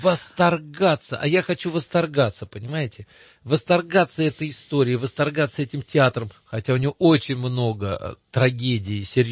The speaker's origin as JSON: {"language": "Russian", "town": "Voronezh", "region": "Voronezh Oblast", "country": "Russia", "lives_now": "Moscow, Russia", "said": "Я сам приехал из Воронежа, это правда большой город у нас считается, но я сам оттуда приехал в Москву"}